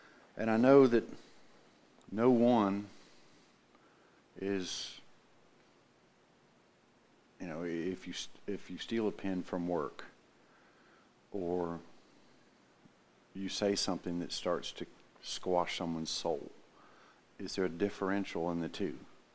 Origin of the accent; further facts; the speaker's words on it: South Carolina, United States; from South Carolina.